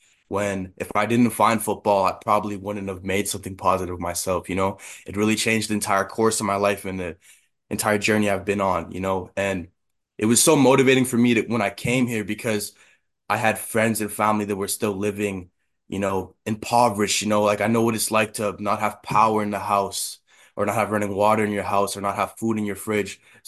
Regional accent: South Indian Lake, Manitoba, Canada; also born or lived in Thompson; was born in Thompson, Manitoba, and I lived all around the north for quite a bit of my life. I'm originally from South Indian Lake, Manitoba, like a small reserve there. I lived there on and off till I was like 9 years old

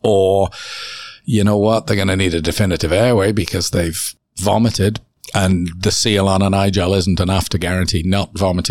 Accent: Canada; We're so Canadian, aren't we?

